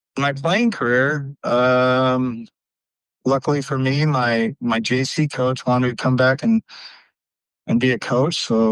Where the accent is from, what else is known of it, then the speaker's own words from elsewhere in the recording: Sultana, California, United States; Well, like, well, I'm from Sultana. So Sultana High School, it's my first time being a head coach.